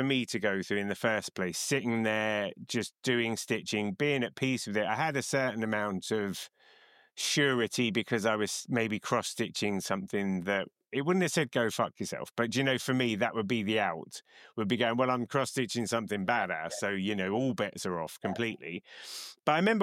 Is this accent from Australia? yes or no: no; England, United Kingdom; And being an English person on a train, A, you don't talk to strangers, B, you don't talk to people who are doing stitching.